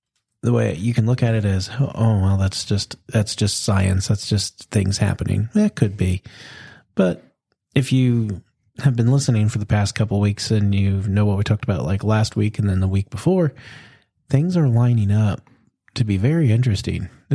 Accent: United States; I'm an American.

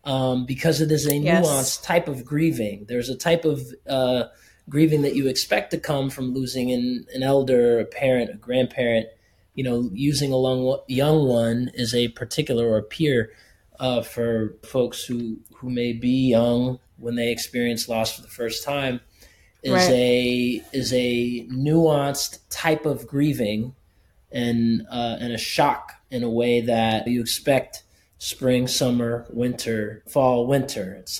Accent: United States; And, you know, growing up in the States, it's just not a part of the zeitgeist of the culture here.

